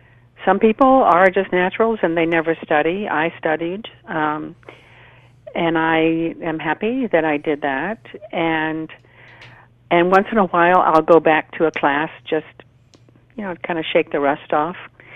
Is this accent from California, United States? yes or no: no; North Carolina, United States; born there; also born or lived in various US places; We moved around a lot. I was born in North Carolina on a Marine base.